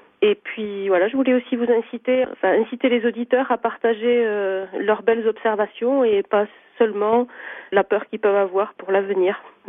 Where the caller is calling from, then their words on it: Occitanie, France; chez nous, dans le Piémont pyrénéen, ils ont été réintroduits il y a une vingtaine d'années sur au départ tout petit territoire en vallée de Barousse